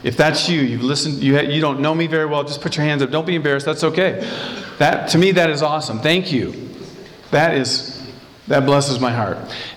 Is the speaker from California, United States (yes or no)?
no; Iowa, United States; also born or lived in Colorado; I grew up in Iowa. I got saved in 1981.